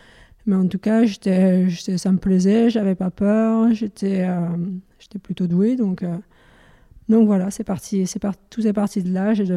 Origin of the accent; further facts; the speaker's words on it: Dijon, Bourgogne-Franche-Comté, France; je suis originaire de Dijon. Ouais. On a un petit village malin à côté de Dijon. En Bourgogne.